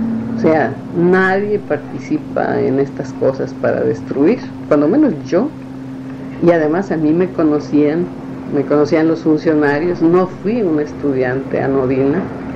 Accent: Baja California, Mexico; Yo como buena baja californiana soy proclive a decir la verdad

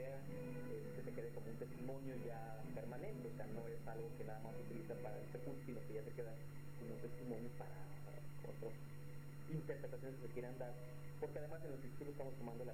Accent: Chihuahua, Mexico; born there; Yo creo que yo soy mucho más fronterizo que él. Yo cuando menos nací en Chihuahua, ¿no? Más cerca de la frontera que él.

